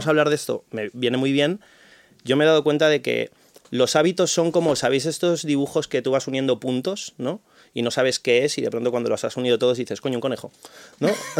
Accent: Peru; born there; mi cultura, la española, yo además soy nacido en Perú

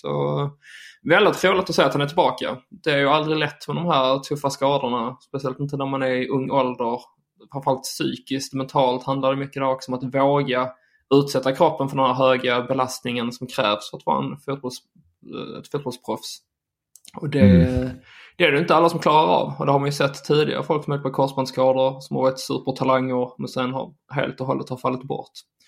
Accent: Ystad, Skåne, Sweden; extra stolt är mig också att han kommer från mina hemtrakter nere i Ystad

